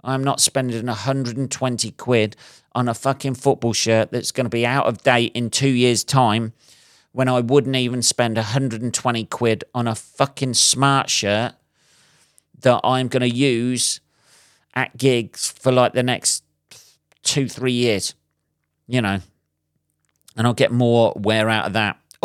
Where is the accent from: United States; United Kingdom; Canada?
United Kingdom; England; I like England, right? I'm an Englishman. I class myself as an Englishman. Here I am. You know, an Englishman with a skinhead and I'm white.